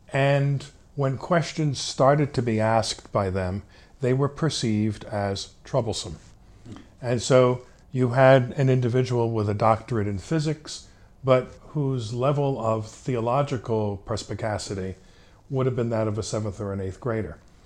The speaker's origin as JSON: {"language": "English", "town": "Newark", "region": "New Jersey", "country": "United States", "tie": "born or raised there", "said": "Newark, New Jersey."}